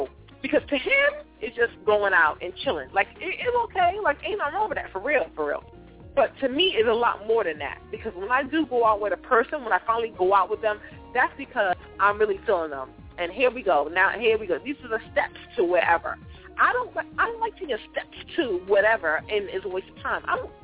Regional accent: Bronx, New York, United States; now in West Palm Beach, United States; I came a long way from the South Bronx. I'm all the way down here in West Palm Beach, Florida.

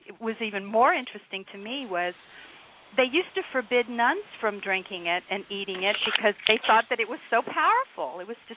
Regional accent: Australia; Growing up in Australia, Cadbury was our chocolate

